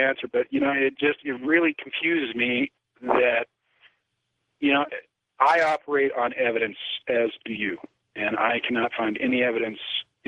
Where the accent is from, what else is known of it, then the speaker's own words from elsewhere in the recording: Wyoming, United States; you know, I'm from Wyoming. You know, I'm an old cowpuncher.